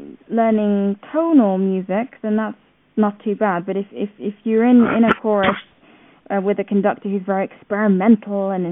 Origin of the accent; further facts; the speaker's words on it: Zambia; now in England, United Kingdom; I work and live between England and Ireland, and I'm originally from Zambia and Africa.